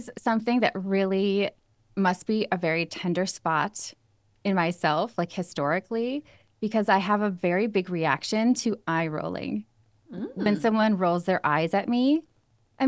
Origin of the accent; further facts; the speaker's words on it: Minnesota, United States; I grew up in Minnesota in a really loving family.